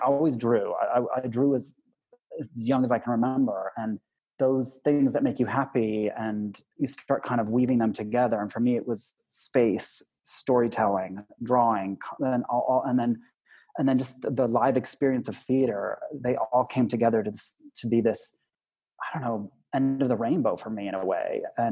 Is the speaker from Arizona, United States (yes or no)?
yes; Yuma, Arizona, United States; now in Tucson, United States; I'm actually here in Tucson during this whole pandemic. And I grew up in Yuma, and I wasn't exposed to a lot of theater. Yuma is a small town, the southern tip of Arizona.